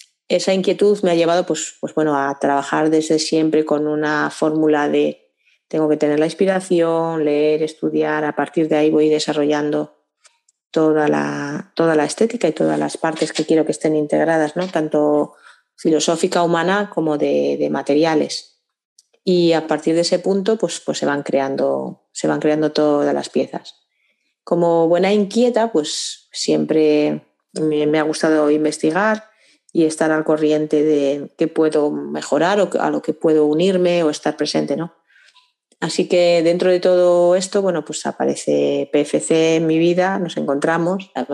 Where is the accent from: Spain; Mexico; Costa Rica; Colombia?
Spain; Castile and León; also born or lived in Asturias; nací en un sitio pequeño, nací en Asturias y me crié en León